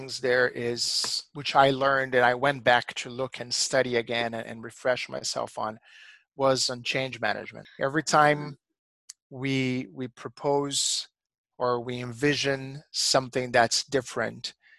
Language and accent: English; Brazil; English is a second language; I'm originally from Brazil